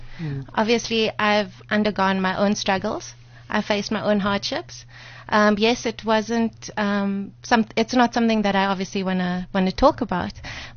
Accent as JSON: {"language": "English", "country": "South Africa", "said": "I'm a human being. I'm a South African national."}